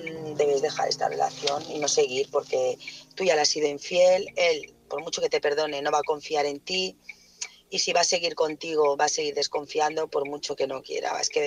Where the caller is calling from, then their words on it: Barcelona, Catalonia, Spain; Hola, buenas noches.